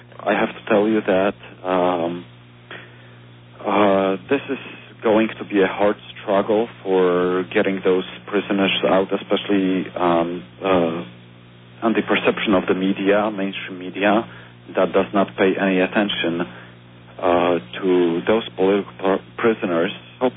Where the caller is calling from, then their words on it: New Jersey, United States; I'm calling from New Jersey.